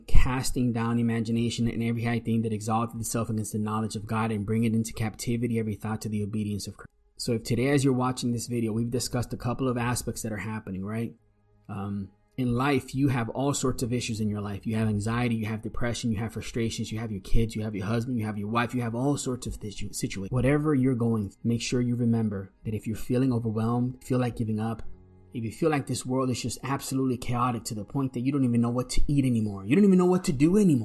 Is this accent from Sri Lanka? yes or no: no; Puerto Rico; I grew up in Puerto Rico and we had farms